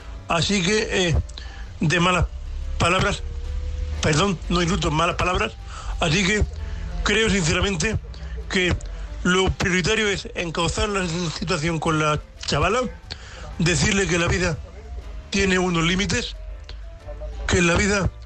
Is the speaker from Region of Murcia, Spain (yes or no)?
yes; Region of Murcia, Spain; de Murcia